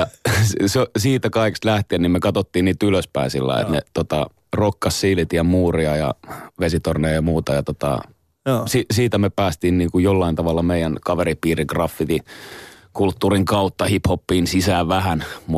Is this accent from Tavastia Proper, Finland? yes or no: no; Helsinki, Uusimaa, Finland; meillä Roihikassa päin